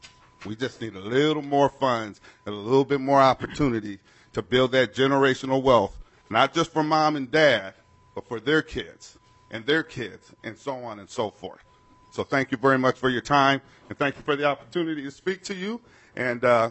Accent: Minneapolis, Minnesota, United States; I'm a resident, or I am a Northsider, born and raised in North Minneapolis, went to Minneapolis North High

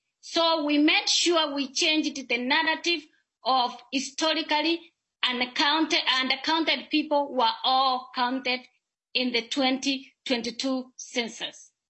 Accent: Kenya; now in Brooklyn Park, United States; I'm originally from Kenya, East African community. I have lived in Brooklyn Park for the past 9 years

